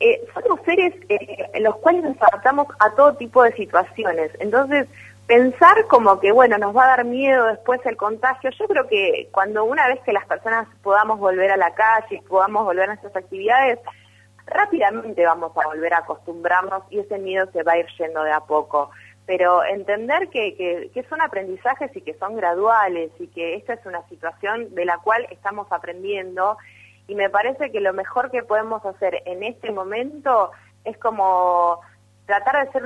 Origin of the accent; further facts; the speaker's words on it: Buenos Aires, Argentina; moved away; yo soy de Buenos Aires, sigo teniendo mi teléfono de Buenos Aires